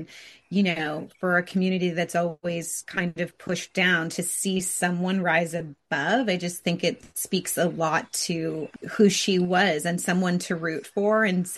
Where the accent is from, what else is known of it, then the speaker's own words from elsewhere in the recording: San Francisco, California, United States; you know, I grew up in San Francisco and as a young person knew the Friends of Dorothy code.